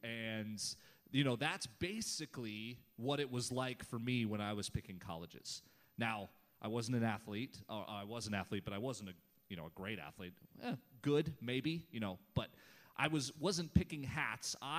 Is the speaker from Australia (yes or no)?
no; Canada; as a Canadian kid, I needed some serious wardrobe changes, all right? Canada and Florida, not the same, all right?